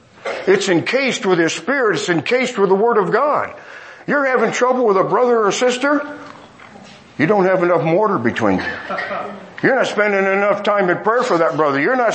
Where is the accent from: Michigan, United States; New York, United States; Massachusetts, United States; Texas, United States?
Michigan, United States; I'm from Michigan, and a 1 hour drive, you take a lunch.